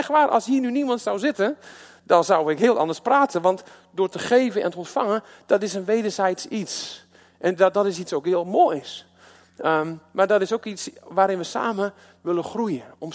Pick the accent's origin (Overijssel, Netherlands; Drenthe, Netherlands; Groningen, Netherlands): Groningen, Netherlands; Loppersum; ik ben een lobster, dus overal waar ik in dit land spreek, vertel ik ook, ik kom uit Loppersum.